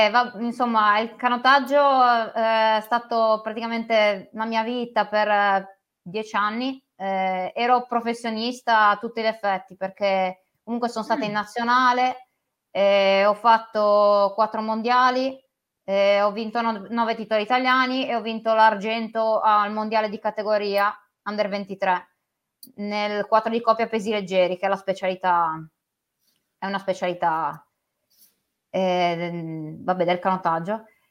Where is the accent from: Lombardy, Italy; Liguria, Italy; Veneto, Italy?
Liguria, Italy; Genoa; sono di Genova